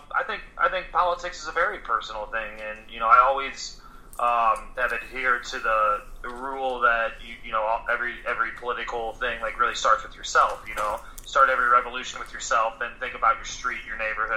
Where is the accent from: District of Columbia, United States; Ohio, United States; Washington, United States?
Ohio, United States; Cleveland; Rust Belt is kind of about my hometown. My first 21 years were in Cleveland, Ohio.